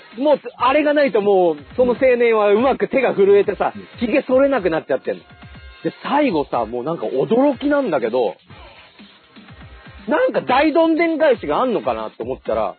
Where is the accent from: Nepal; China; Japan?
Japan; Fukushima; なかったからな、地元福島には。